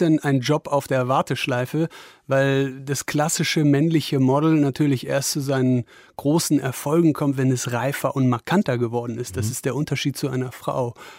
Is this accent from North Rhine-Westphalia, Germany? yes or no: yes; Wesel, North Rhine-Westphalia, Germany; in meiner Heimatstadt Wesel oder in der Nähe von Wesel.